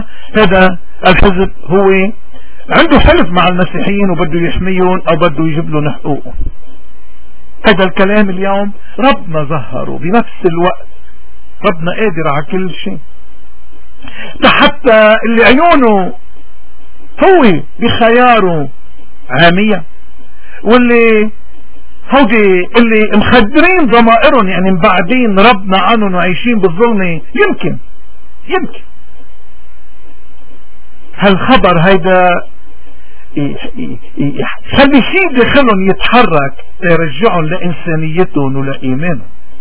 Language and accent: Arabic; Lebanon; نحن كلبنانيين وكمسيحيين تحديدا وكمارني بأكثر تحديد، نحن اليوم عنا واجب، واجب وطني وواجب ديني وواجب اخلاقي وواجب انساني